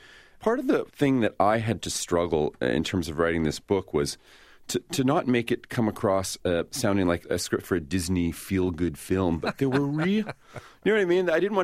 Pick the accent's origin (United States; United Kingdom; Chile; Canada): Canada; being a Canadian